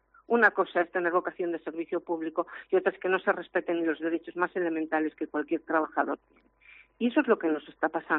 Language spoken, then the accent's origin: Spanish; Ferrol, Galicia, Spain; yo digo Ferrol porque soy de Ferrol